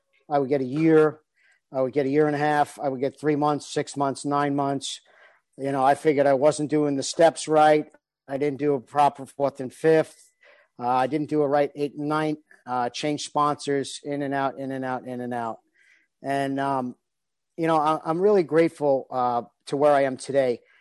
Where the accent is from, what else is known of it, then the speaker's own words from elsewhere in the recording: New York City, New York, United States; I grew up in Brooklyn, New York. I grew up with an Irish family.